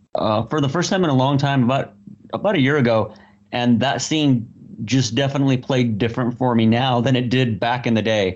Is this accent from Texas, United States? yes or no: yes; Texas, United States; I mean, we're both from Texas. We know how this is going to work.